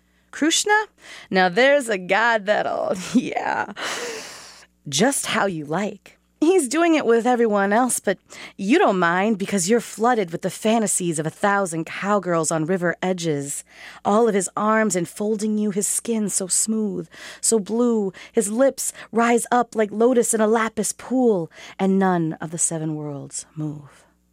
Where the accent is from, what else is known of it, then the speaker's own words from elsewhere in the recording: Mankato, Minnesota, United States; from Mankato, Minnesota.